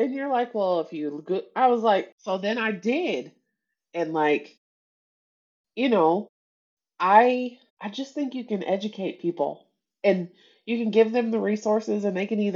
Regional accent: Texas, United States; I was like, they don't teach how to drive in the snow in Texas. Like, sorry, I'm from the South. We don't know anything about this.

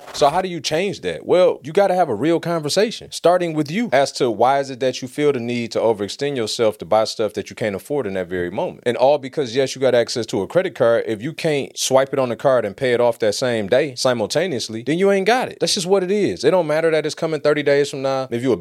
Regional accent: Detroit, Michigan, United States; You know, I grew up in Westside Detroit.

